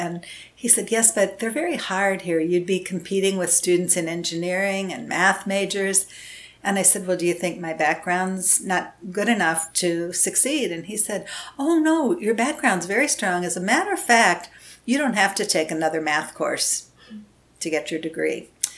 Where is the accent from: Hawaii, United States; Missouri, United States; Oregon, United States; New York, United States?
Missouri, United States; St. Louis; born there; And I was born in St. Louis, Missouri.